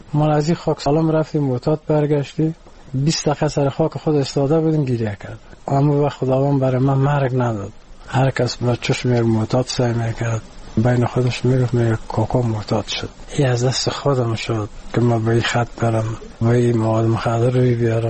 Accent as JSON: {"language": "Persian", "country": "Iran", "tie": "born there", "said": "من در ایران متولد شدم."}